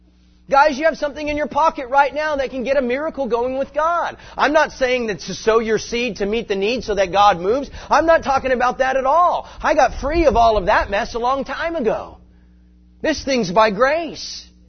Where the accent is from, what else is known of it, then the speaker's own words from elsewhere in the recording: California, United States; I don't know about you. I'm from California.